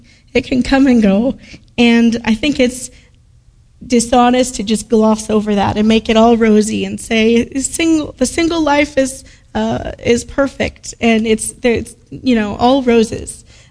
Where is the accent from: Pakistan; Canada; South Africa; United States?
Pakistan; born there; she was born in the same country that both my dad, your pastor, and I was born in Pakistan